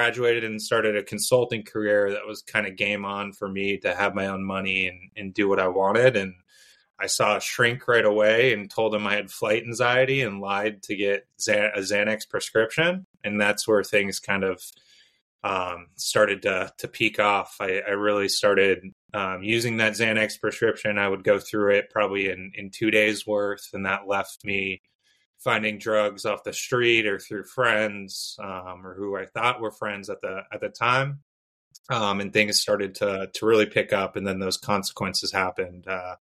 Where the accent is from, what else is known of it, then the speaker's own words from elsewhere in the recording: San Ramon, California, United States; so I grew up in the Bay Area, went to high school in San Ramon, California